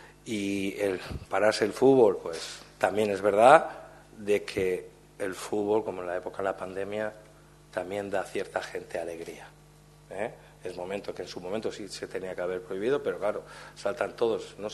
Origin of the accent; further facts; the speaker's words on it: Valencian Community, Spain; Pero como valenciano que soy, somos cabezotas, ¿eh?